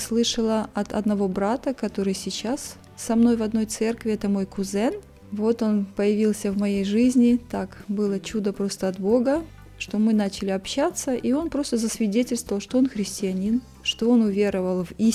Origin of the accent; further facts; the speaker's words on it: Karaganda, Karaganda Region, Kazakhstan; Я родилась в Казахстане, в городе Караганде, в семье простых людей, тружеников.